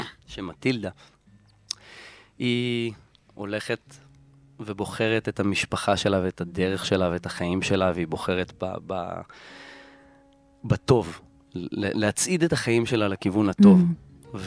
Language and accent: Hebrew; Ashkelon, Southern District, Israel; ואני בכלל גדלתי באשקלון ליד הים